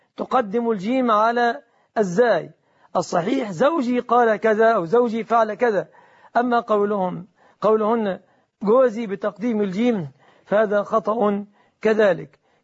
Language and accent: Arabic; Egypt; بلادنا مصر، فبلادنا والحمد لله مسلمة